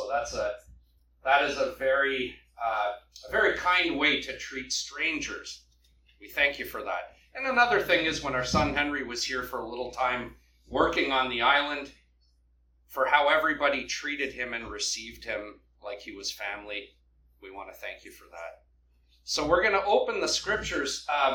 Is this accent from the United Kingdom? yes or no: no; Bancroft, Ontario, Canada; from Ontario, from Bancroft.